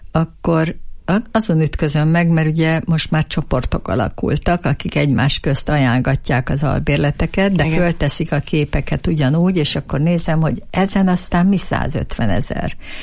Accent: Budapest, Hungary; born there; now in Eger, Hungary; én nagy híve vagyok Egernek, pedig nem itt születtem, hanem Budapesten.

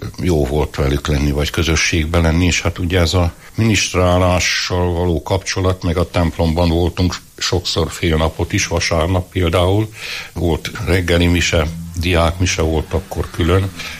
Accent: Erdőtelek, Heves, Hungary; Falusi környezetben nőttem föl, itt szomszédba Erdőtelken, ott jártam általános iskolába. Igazából véve a család mind a két ágról, tehát apai, anyai ágról is hitét élő, gyakorló család volt.

